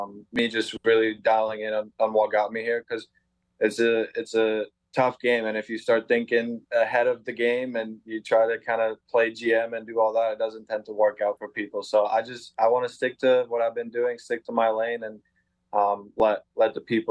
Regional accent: Slovakia; Yeah, so I was born in Slovakia. Baseball started for me very early, considering where I'm from.

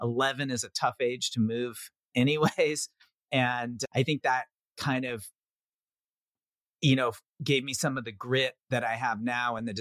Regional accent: Reno, Nevada, United States; also born or lived in Washington, D.C.; then went to middle school and high school in Reno, Nevada. That was a culture shock. I was 11 when I moved from Washington, D.C. to Reno.

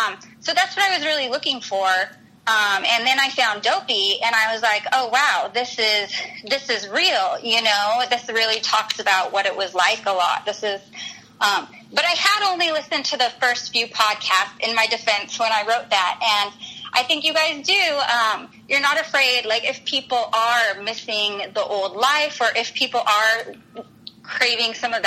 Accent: Utah, United States; I grew up in Utah, so maybe people there talk very animated.

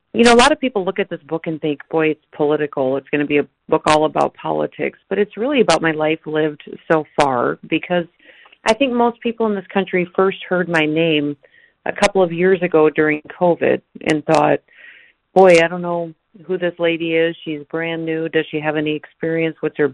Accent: South Dakota, United States; growing up in the American West, on a ranch in South Dakota

